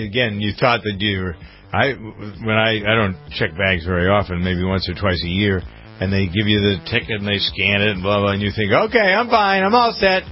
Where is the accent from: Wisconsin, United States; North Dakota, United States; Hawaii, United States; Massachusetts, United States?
Massachusetts, United States; Framingham; All right, so there is a lawsuit against Bose, which happens to be headquartered in my hometown of Framingham.